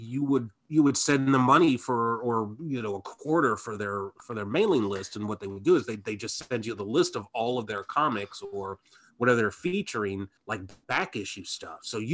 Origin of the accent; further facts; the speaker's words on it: Midwest, United States; We were much nicer in the Midwest, Paul.